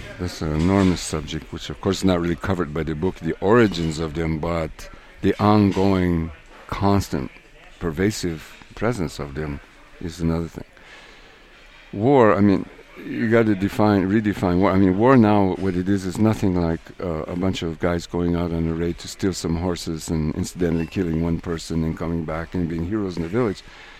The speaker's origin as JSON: {"language": "English", "region": "New Mexico", "country": "United States", "tie": "born or raised there", "said": "So Mayans and the people I grew up with here in New Mexico as well, they understood that you're missing this piece"}